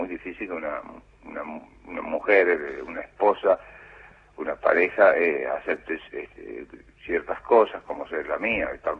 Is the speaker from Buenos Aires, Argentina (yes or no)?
no; Corral de Bustos, Córdoba, Argentina; Soy oriunda de Corral de Bustos. Limitamos con Santa Fe al sureste de la provincia.